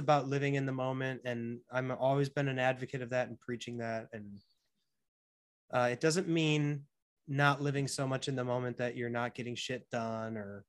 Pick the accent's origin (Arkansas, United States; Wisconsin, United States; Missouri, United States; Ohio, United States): Wisconsin, United States; Milwaukee; my old homie, Tim, that I knew growing up in Milwaukee, who's a huge fan of rap